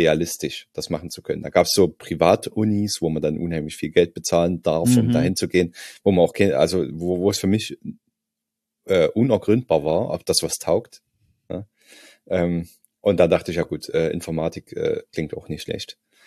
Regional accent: Saxony, Germany; ich komme ja aus Sachsen, da gibt es überhaupt nichts.

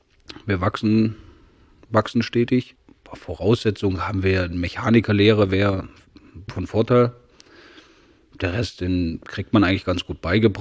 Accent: Saxony, Germany; Nee, ja, ich bin ja in Sachsen geboren, meine Lehre gemacht.

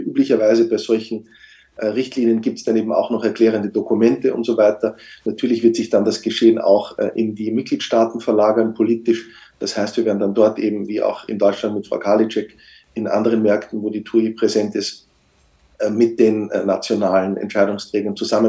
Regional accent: Austria; ich als Österreicher ist es mir ein Anliegen, zum Skifahren so möglichst viele Leute in meine Heimat zu bringen.

